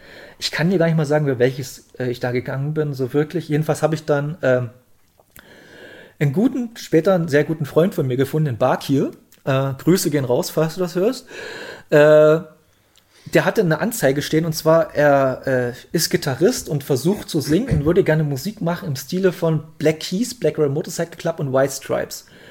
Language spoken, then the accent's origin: German; Bautzen, Saxony, Germany; now in Leipzig, Germany; Ich wohne ja, ich komme hier aus Bautzen, meine Ausbildung war zu Ende und dann habe ich habe immer schon ein bisschen in Leipzig gewohnt, da bin ich mal nach Leipzig gezogen.